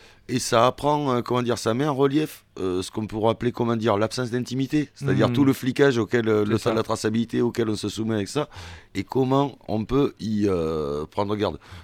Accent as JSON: {"language": "French", "country": "United Kingdom", "accent": "British", "said": "Je m'excuse d'avance pour mon accent britannique."}